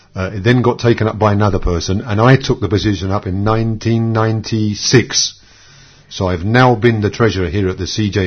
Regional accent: London, United Kingdom; moved away; also born or lived in Israel; I was born in London, England. I lived in London, England until 1971. Then I went to Israel. I lived in Israel for nearly 6 years, started off in a kibbutz.

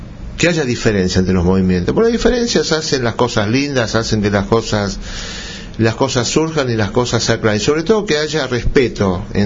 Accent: Argentina; now in Israel; La vida alrededor de una comunidad, de donde yo vengo, de Argentina, se siente más la vida religiosa comunitaria que en Israel.

